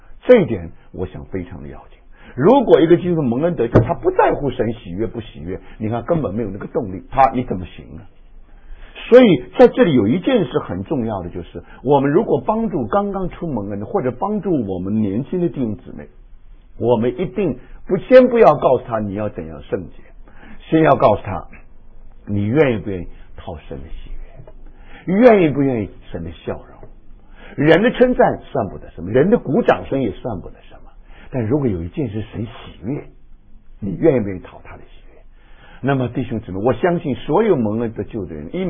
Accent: China; 因为我不是日本人嘛，我是中国人嘛

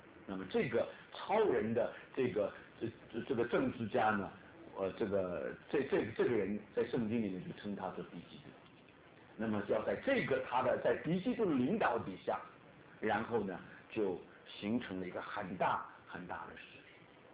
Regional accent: China; 那为什么我们都是中国人，所以对西洋史呢也许我们不是很熟悉

